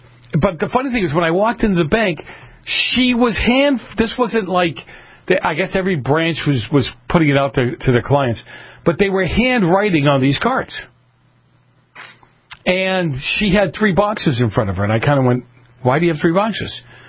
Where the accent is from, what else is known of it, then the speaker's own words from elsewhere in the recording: New England, United States; See, I grew up in New England.